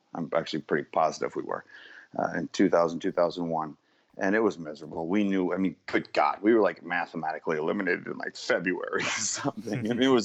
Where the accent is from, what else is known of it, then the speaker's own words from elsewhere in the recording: New York, United States; friends, just still on Long Island. I still talk to them more than anybody else I talk to. And I played in my hometown, for crying out loud.